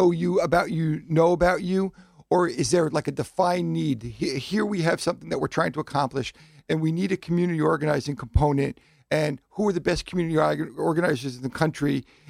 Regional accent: Greenwich, Connecticut, United States; Wait, I'm someone from Greenwich, Connecticut.

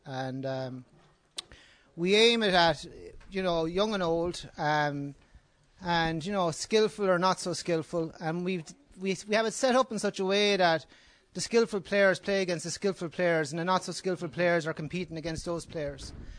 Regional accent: Wexford, Leinster, Ireland; I'm from Wexford originally

